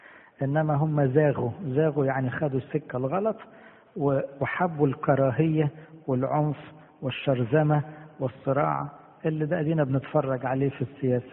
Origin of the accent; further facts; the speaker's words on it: Egypt; واحنا كمصريين الحمد لله لما بنتكلم بكل ايدينا ورجلينا